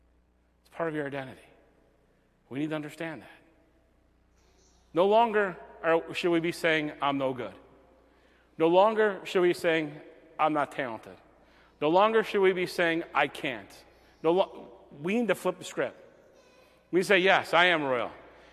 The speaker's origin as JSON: {"language": "English", "town": "Buffalo", "region": "New York", "country": "United States", "tie": "born there", "lives_now": "Lakeview, United States", "said": "Didn't matter that I was born in Buffalo, lived in Riverside to North Evans to Angola to Lakeview now."}